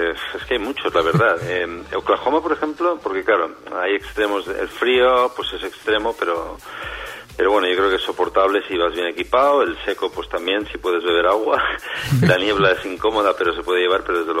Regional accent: Valencia, Valencian Community, Spain; yo voy a Valencia, soy de Valencia y mis raíces son ahí en Valencia.

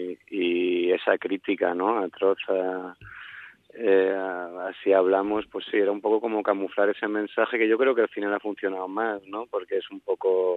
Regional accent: Benidorm, Valencian Community, Spain; yo soy de Benidorm, soy de un pueblo

